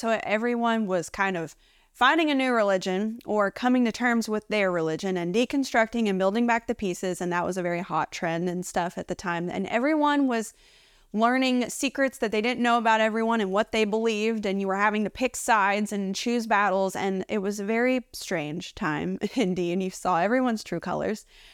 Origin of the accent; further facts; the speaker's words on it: Kentucky, United States; also born or lived in Tennessee; I'm from Kentucky, so if anyone is watching who is a Wildcat, you can send me a message, let me know where you're from. But I've been living in Tennessee now for the past about 15 years.